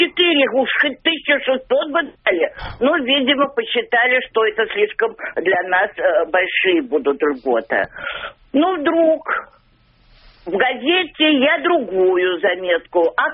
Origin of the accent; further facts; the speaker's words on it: Moscow, Russia; я коренная москвичка, ребенком была в эвакуации